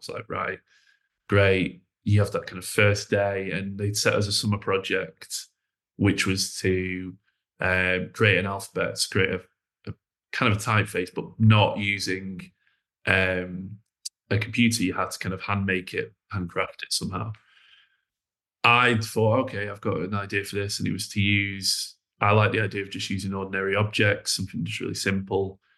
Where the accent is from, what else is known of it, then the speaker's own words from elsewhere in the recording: Chorley, North West England, United Kingdom; because I'm from Chorley, so I'm from just down the road from Preston.